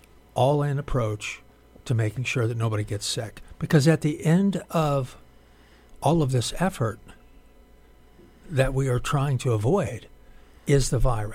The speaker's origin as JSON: {"language": "English", "region": "Missouri", "country": "United States", "tie": "born or raised there", "said": "And I grew up in Missouri, which is having an outbreak now."}